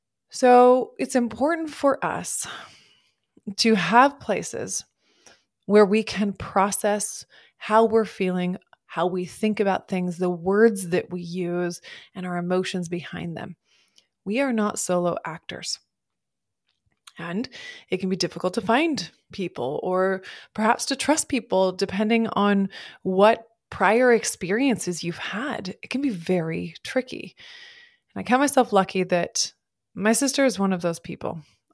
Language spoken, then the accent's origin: English; Montana, United States; now in Portland, United States; I grew up in Montana, my whole family, we grew up in Montana, and I live in Oregon, and live in Portland, Oregon.